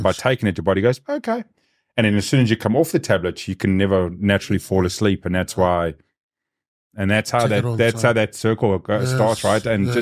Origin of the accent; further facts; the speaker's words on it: South Africa; And I'm obviously South African.